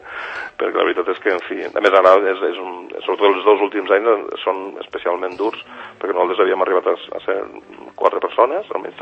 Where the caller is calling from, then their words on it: Finestrat, Valencian Community, Spain; 2 a Alacant, que és d'on estic parlant, des de Finestrat o la Vila Joiosa, que d'on soc